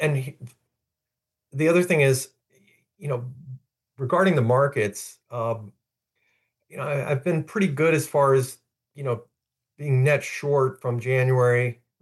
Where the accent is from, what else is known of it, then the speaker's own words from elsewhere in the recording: Los Angeles, California, United States; I have a lot of Iranian friends that I grew up in Los Angeles